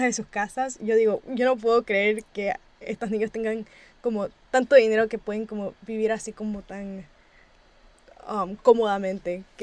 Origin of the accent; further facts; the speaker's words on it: Hialeah, Florida, United States; Ellos se mudaron para Hialeah, Florida, que es como un pueblo chiquito, como que es parte de Miami, pero casi no parte de Miami.